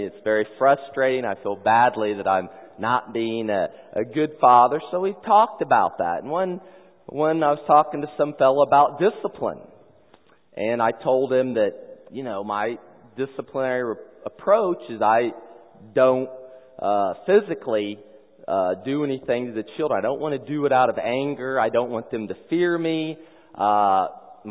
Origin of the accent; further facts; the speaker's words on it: Anderson, Indiana, United States; And I'm from Anderson, Indiana originally. My parents took me to church all the time. I was a Methodist there.